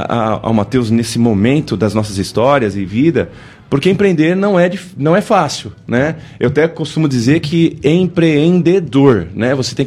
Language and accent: Portuguese; São Paulo, Brazil; born there; now in São João da Boa Vista, Brazil; Nasci em São Paulo, exato.